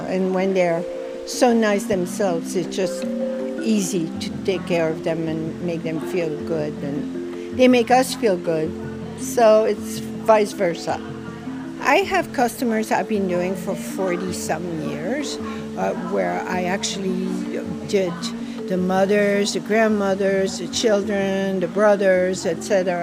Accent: Brussels, Belgium; moved away as an adult; now in United States; I was born and raised in Brussels, Belgium. A Baltimore boy or young man is the one that convinced me 44 years ago to come over here. And I've been here ever

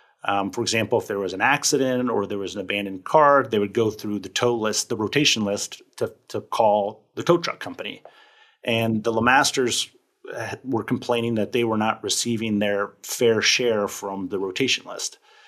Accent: Kentucky, United States; I grew up in Kentucky, so I was raised on basketball, horses, and bourbon.

